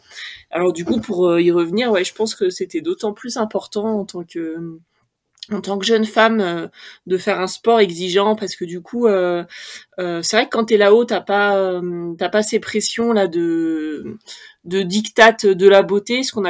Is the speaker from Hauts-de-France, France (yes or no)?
no; Auvergne-Rhône-Alpes, France; J'ai grandi en Haute-Savoie, nous balader sur les chemins.